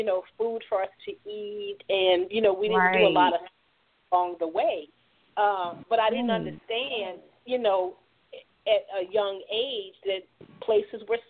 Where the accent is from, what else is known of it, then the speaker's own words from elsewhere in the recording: Opelousas, Louisiana, United States; I'm a small town country girl with a big city idea. I guess it's the best way to talk about me. I was born and raised in Opelousas, Louisiana.